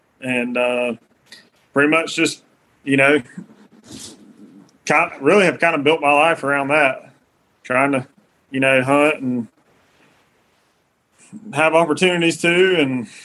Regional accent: Georgia, United States; Sure. So I'm from Middle Georgia. It's funny, like my dad actually grew up in like Central Florida and moved to Georgia to deer hunt.

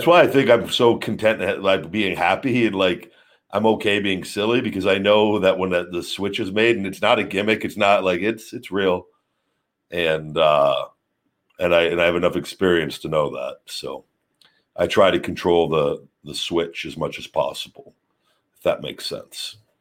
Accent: Las Vegas, Nevada, United States; But then when we were in my hometown in Vegas, they had Axel take the pinfall.

